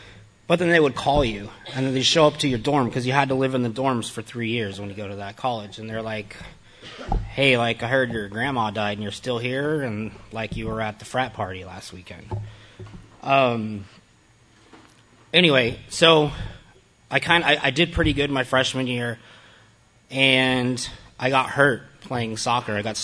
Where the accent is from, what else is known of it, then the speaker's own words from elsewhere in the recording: El Paso, Texas, United States; So growing up in El Paso, we're on the border of Mexico, right?